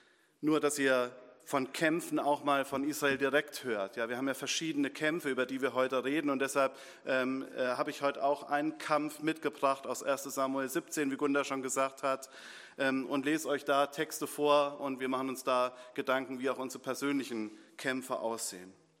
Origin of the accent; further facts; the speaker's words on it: Hardenroth, Germany; Ich bin ja in Hardenroth, das ist ja meine Heimatgemeinde.